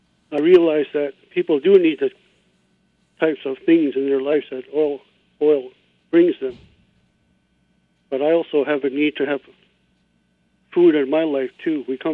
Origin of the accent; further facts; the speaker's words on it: Fort Yukon, Alaska, United States; now in Washington, United States; I was born on the Yukon River and raised on Yukon River. And as with any other Kuchin, I was raised to be dependent on caribou.